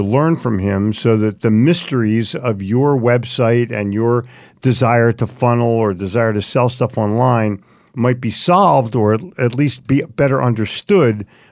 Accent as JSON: {"language": "English", "region": "New Jersey", "country": "United States", "said": "Because we are both from New Jersey, and you're going to get the attitude of New Jersey."}